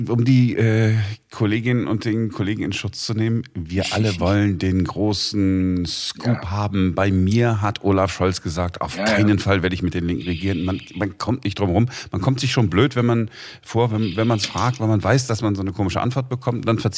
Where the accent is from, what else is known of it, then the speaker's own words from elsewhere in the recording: Berlin, Germany; Naja, man, als Berliner oder so, dann interessieren uns so ein bisschen dafür, ne?